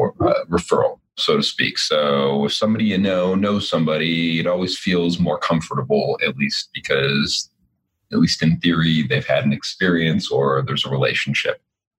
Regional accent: Highland Park, Illinois, United States; I grew up on the North Shore of Chicago in Highland Park, went to U of I for my undergrad, came back to Chicago for law school and business school.

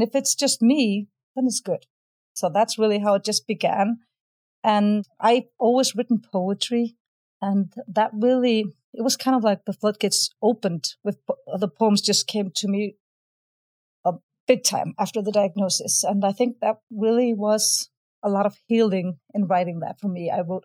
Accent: Iceland; and I'm from Iceland.

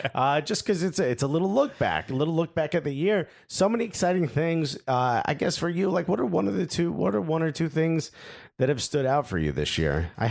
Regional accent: United States; And I think now what we've realized is that we're American soccer fans talking about soccer from an American perspective.

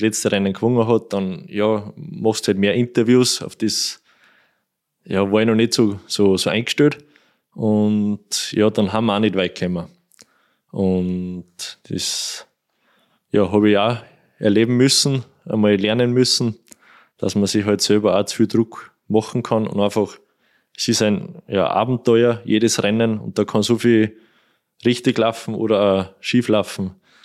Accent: Kuchl, Salzburg, Austria; born or raised there

